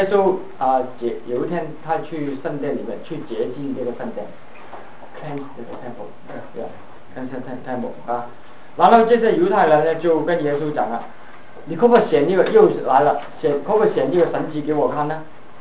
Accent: China; 那么我们中国人就看看我们中国的近代史吧。

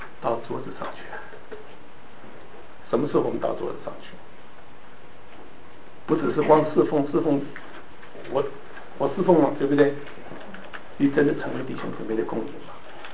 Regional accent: Taiwan; 我是从台湾来的

